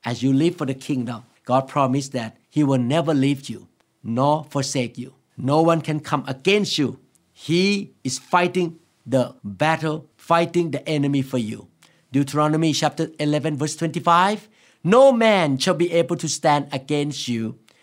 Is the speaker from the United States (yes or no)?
no; Thailand; born there; English is a second language; even though I was born in Thailand, I was born as a Buddhist, but eventually God called me into the kingdom of God. And God called me to be a pastor of a local church in America.